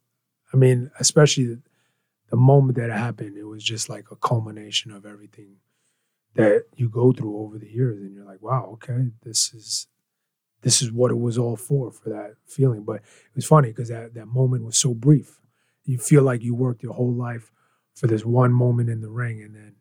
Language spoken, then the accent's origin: English; Queens, New York, United States; So I was originally from Elmhurst, New York, Elmhurst, Queens. I grew up there till about 8 years old. And then my parents were immigrants from the Philippines. My mom found a place in Queens Village or Jamaica, New York